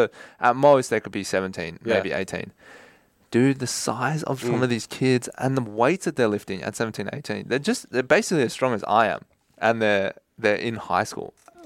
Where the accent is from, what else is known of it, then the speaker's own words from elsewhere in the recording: New South Wales, Australia; when I grew up in the North Shore is not known for producing like insane athletes, right? In Australia